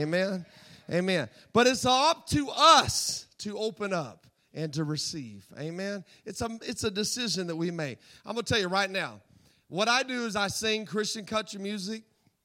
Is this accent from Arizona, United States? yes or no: yes; Tombstone, Arizona, United States; also born or lived in Texas; I'm from Arizona. I was born in Texas. I lived my whole life out in Tombstone, Arizona, out in the middle of the desert on the border of Mexico.